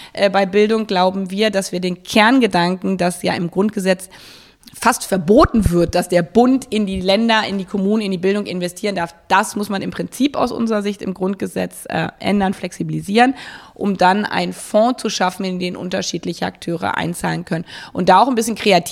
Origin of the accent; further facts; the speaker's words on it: Hanover, Lower Saxony, Germany; weil ich in Westdeutschland geboren bin, weiß ich es aus meiner Heimatstadt Hannover